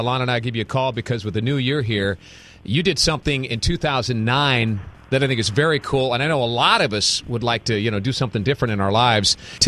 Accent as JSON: {"language": "English", "region": "Colorado", "country": "United States", "tie": "born or raised there", "said": "Hey, Josh, did you hit my favorite state, my home state, Colorado?"}